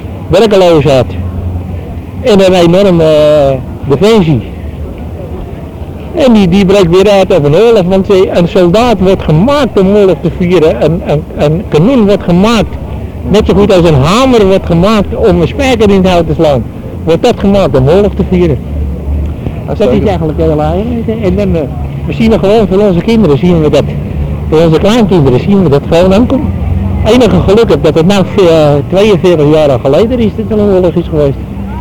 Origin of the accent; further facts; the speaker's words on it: Almere, Flevoland, Netherlands; want ik kom uit Almere